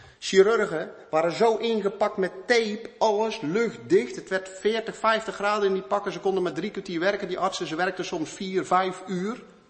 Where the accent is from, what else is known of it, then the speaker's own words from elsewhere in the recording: Romania; Dutch is a second language; now in Netherlands; Het is moeilijk, meneer, huis vinden hier. Ja, tuurlijk. Nederlanders zien je aankomen als Roemeen om een huis te huren.